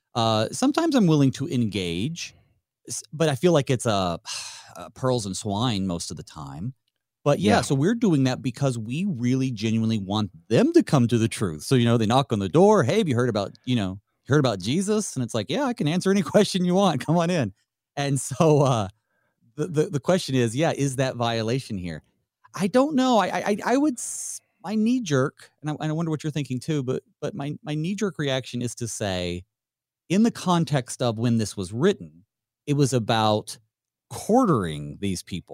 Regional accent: St. Louis, Missouri, United States; And I was from St. Louis, and he was from Fort Wayne.

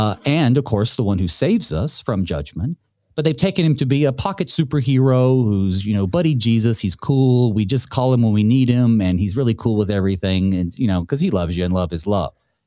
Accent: the South, United States; I'm from the South. I believe in Sasquatch and all that.

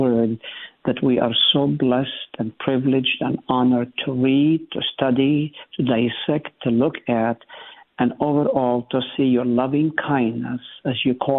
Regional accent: Israel; now in United States; I come from Israel

